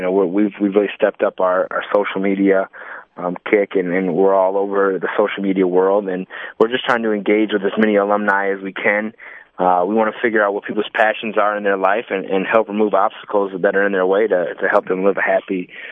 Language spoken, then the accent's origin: English; Flint, Michigan, United States; that's kind of the way I grew up in Flint, never backing down from a challenge.